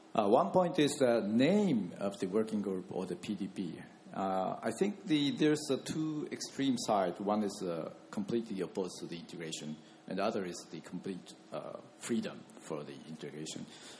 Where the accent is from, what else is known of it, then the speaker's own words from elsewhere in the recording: Japan; I'm from Japan.